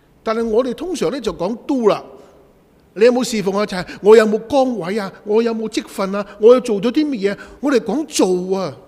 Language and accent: Chinese; China; 特别呢我们是华人，我们中国人，我经常都说我们中国人和以色列人很像的